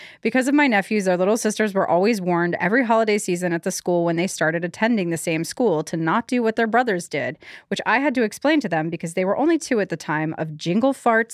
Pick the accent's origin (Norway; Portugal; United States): Norway; I'm with my family visiting them in my home country as I do every holiday season, my home country being Norway.